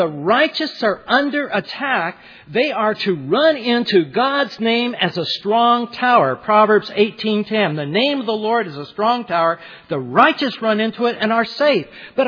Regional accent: Los Angeles, California, United States; I grew up in Los Angeles, and my wife and I were called to pastor out in nowhere.

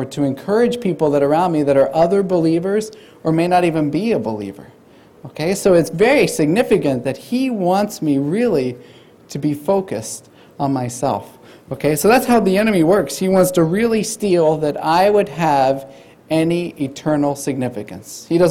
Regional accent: India; also born or lived in Sydney, Australia; so I was born in Australia, in Sydney, and then right when I was born, my parents took me to India. I didn't get a vote on it because I was about 2 months, so I was kidnapped and went to India.

